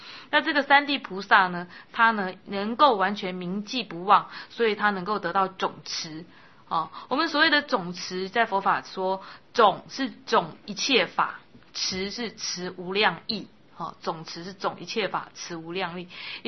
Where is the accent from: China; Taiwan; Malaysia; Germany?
China; 因为我们中国人我们中国人他有一句话叫做士可杀不可辱